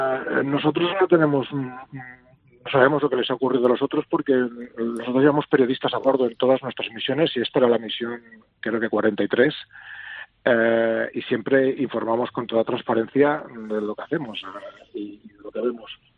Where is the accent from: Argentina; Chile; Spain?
Spain; porque nuestro barco es bandera española y somos españoles